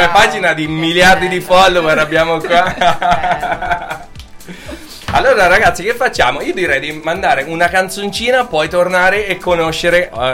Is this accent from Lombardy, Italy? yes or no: no; Spello, Umbria, Italy; Io vengo da Spello, però non spello.